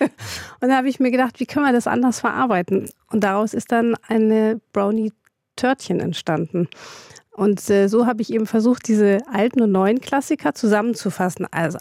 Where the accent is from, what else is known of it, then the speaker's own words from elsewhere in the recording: Germany; also born or lived in United States; Ich bin zwar in Amerika geboren, aber ich wurde mit 10 Monaten nach Deutschland verpflanzt, gewaltsam.